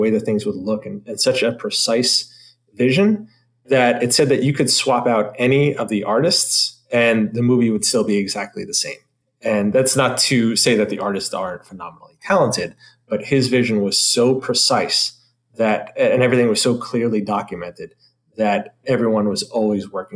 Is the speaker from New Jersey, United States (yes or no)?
yes; New Jersey, United States; But I'm also from New Jersey, so sometimes I say ollies.